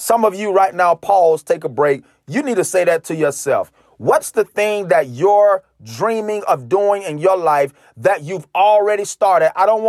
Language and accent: English; Hazelhurst, Georgia, United States; I'm from Hazelhurst, Georgia. The Hurst, the nine, the city. Don't play with us.